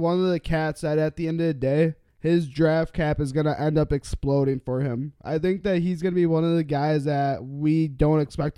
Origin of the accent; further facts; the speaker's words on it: Wisconsin, United States; Obviously, I'm from Wisconsin. He's from Wisconsin. We share that connection.